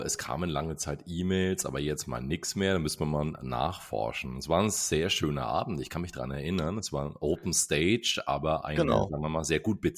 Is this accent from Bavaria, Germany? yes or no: yes; Bamberg, Bavaria, Germany; born there; now in Bayreuth, Germany; In Bamberg.